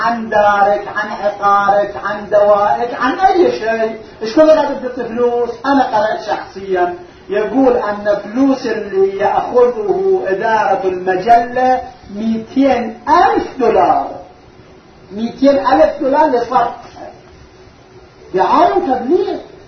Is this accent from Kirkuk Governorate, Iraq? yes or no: no; Karbala, Karbala Governorate, Iraq; كان عندنا في كربلاء، أنا أروح إلى مدرسة في كربلاء تسمى بالمدرسة الهندية لأن بانيها رجل هندي قبل 100 سنة. كنت أقرأ هناك درس من أول طفولتي